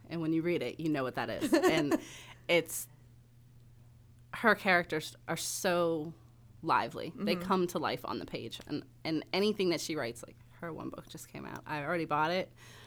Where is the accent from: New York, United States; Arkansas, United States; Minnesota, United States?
New York, United States; Dunkirk; I am thinking about maybe making a trip back to my hometown and maybe do a signing in there. I'm originally from Dunkirk, New York.